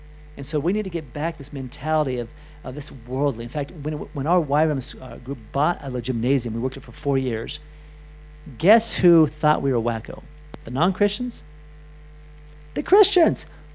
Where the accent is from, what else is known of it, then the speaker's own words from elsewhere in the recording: Spain; since I'm from Spain, you can sort of forgive me.